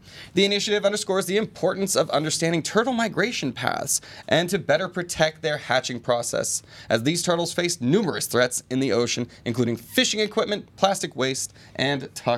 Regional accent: Florida, United States; I'm from Florida, so this comes up all the time with Florida and Miami and things like that.

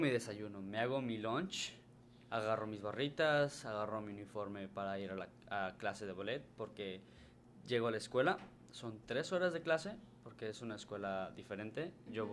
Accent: Yucatán, Mexico; Sí, como yucateco súper cariñoso, me hacía falta ese cariño de mis papás.

